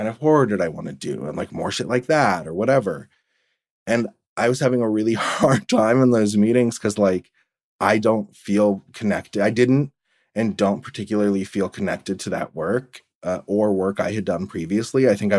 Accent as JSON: {"language": "English", "region": "Midwest", "country": "United States", "tie": "born or raised there", "said": "I think there's a lot of like invalidation of like my own experience that came along with growing up in the Midwest."}